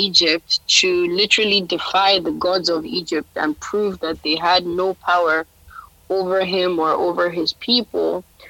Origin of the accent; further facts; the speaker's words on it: Kaduna, Kaduna State, Nigeria; born there; It's Hausa, actually. I was born in the north. I was born in Kaduna, so I do speak Hausa. Hausa and Yoruba. My family is Yoruba, but I was born in the north, so I speak Hausa.